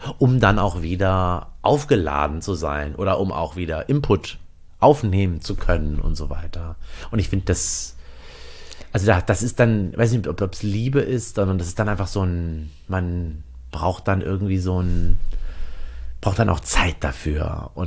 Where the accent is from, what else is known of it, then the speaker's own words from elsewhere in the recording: East Germany, Germany; born there; ich bin ja in der DDR geboren